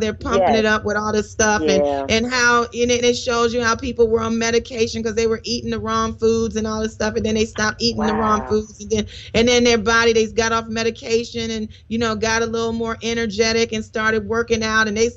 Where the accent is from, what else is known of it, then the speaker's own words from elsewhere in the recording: Detroit, Michigan, United States; from the D, my hometown.